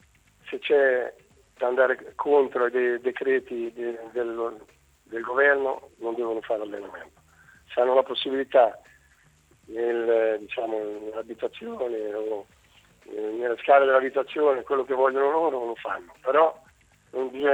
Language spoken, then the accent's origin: Italian; Ancona, Marche, Italy; perché sai che sono di Ancona e tengo questi colori.